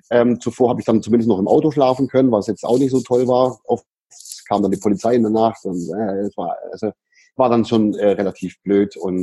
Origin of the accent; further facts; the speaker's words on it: Böblingen, Baden-Württemberg, Germany; also born or lived in Sindelfingen; Und in Böblingen, also in der Stadt, aus der ich herkomme, gebürtig bin ich aus Sindelfingen.